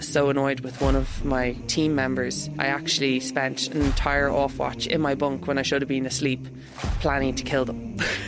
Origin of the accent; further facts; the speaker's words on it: Ireland; as an Irish person